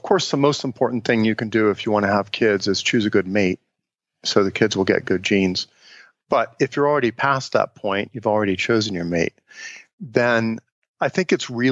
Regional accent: Cincinnati, Ohio, United States; the way I grew up in Cincinnati, Ohio was we would go out on a Saturday morning and play in the neighborhood and have adventures in the woods

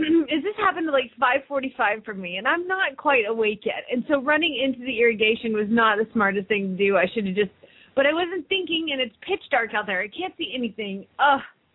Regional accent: Phoenix, Arizona, United States; from Phoenix, Arizona

